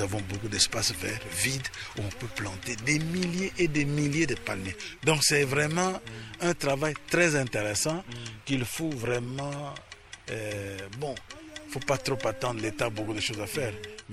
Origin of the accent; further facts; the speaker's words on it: Leverville, Kwilu, DR Congo; born there; Avant, moi je suis né à Leverville, à Lusanga, où on vivait la production de l'huile de palme.